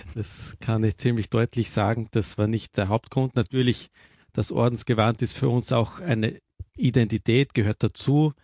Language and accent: German; Linz, Upper Austria, Austria; Ja, also wir kommen beide aus Linz, ich … auch eben Pater Christian